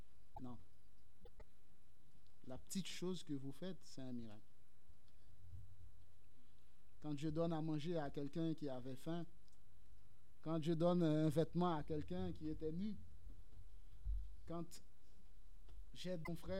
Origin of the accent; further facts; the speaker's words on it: Haiti; quand j'étais un peu plus jeune, chez moi en Haïti, le matin, on faisait une sorte de tournée pour prier dans les quartiers.